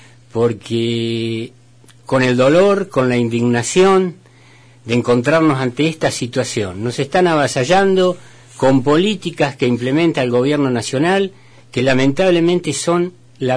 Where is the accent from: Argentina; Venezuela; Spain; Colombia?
Argentina; Santa Cruz; porque somos santacruceños, somos patagónicos y nos tenemos que defender. No solamente los que somos nativos